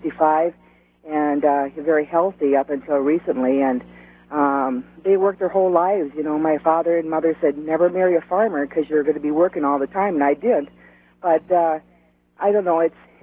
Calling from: Big Lake, Minnesota, United States; Hi, this is … I'm from Big Lake, Minnesota.

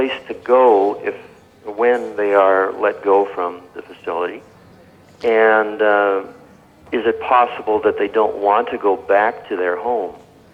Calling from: Grand Rapids, Michigan, United States; I'm calling from Grand Rapids.

